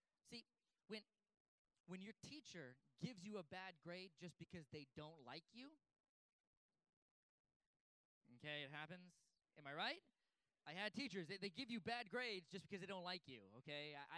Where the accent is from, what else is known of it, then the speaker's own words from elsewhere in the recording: San Bernardino, California, United States; I grew up in San Bernardino off Baseline, and there was a place called Little Africa, okay, and it was a tough spot.